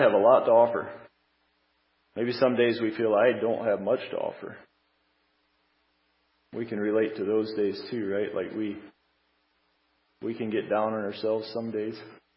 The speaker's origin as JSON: {"language": "English", "town": "Sioux Lookout", "region": "Ontario", "country": "Canada", "said": "We are from Sioux Lookout, Ontario, and part of a small community church there."}